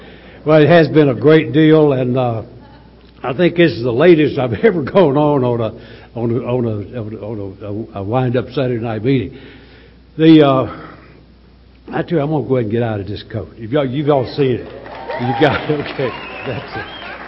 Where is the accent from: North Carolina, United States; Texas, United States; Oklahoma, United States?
North Carolina, United States; It won't sound like it, because I'm from North Carolina. We not only talk slow, we think slow.